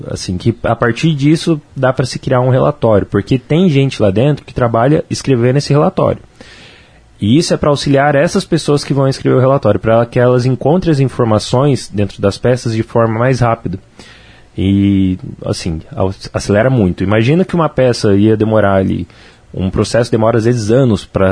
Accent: Campo Mourão, Paraná, Brazil; Eu sou de Campo Mourão, né? Campo Mourão, para quem não sabe, é uma cidade pequena, tem 80 mil habitantes.

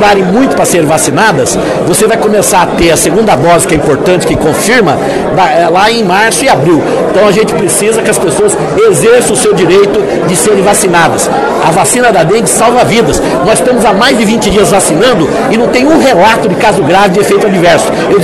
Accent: Maringá, Paraná, Brazil; Eu, como profissional de saúde, como paranaense, como maringaense

